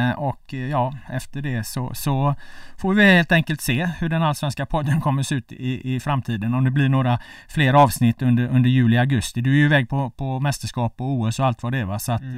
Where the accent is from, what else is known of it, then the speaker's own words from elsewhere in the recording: Gothenburg, Västra Götaland County, Sweden; now in Stockholm, Sweden; jag är från Göteborg. Jag får flytta hem, vilket jag är väldigt lycklig över.